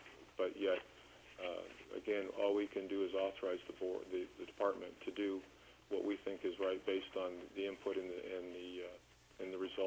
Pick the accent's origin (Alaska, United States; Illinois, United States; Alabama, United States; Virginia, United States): Alaska, United States; Fairbanks; As you can see from my resume, I'll keep this brief. Lifelong Alaskan, born and raised in Fairbanks. I presently live in Anchorage